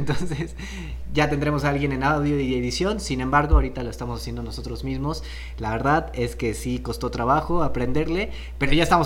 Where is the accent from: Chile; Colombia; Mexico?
Mexico; Como buenos mexicanos, en las buenas y en las malas